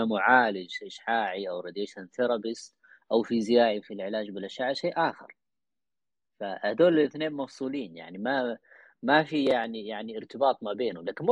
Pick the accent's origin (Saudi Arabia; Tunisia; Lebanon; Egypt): Saudi Arabia; سواء عندنا في السعودية أو في دولة أخرى